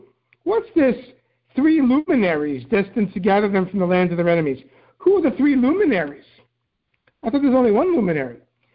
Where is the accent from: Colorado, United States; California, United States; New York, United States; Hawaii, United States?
New York, United States; Manhattan; 212, my favorite area code, 212. I'm from Manhattan.